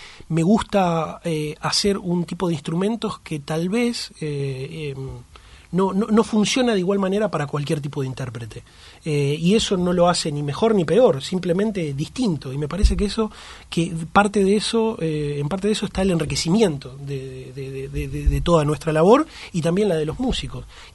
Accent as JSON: {"language": "Spanish", "country": "Argentina", "tie": "born or raised there", "also_born_or_lived": "Uruguay", "said": "Exacto, y yo nací en Uruguay y al revés, al año me vine para Argentina, o sea que sí, mi crianza es básicamente... Argentina"}